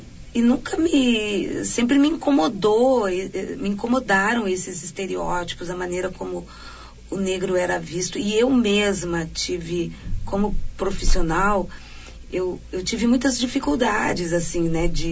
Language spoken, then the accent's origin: Portuguese; Lajeado, Rio Grande do Sul, Brazil; born or raised there; also born or lived in Taquari